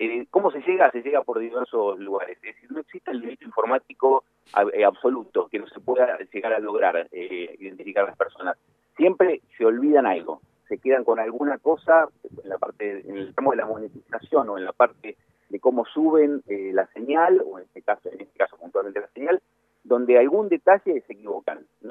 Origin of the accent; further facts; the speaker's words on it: Mendoza, Argentina; Mendoza, lamentablemente, es un punto donde, gracias a Dios, pues yo soy mendocino